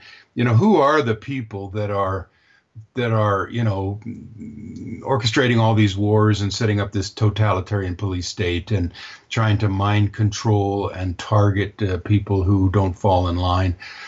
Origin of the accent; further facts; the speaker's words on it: Virginia, United States; I grew up in Virginia, and maybe, you know, they're very proud of their history back there.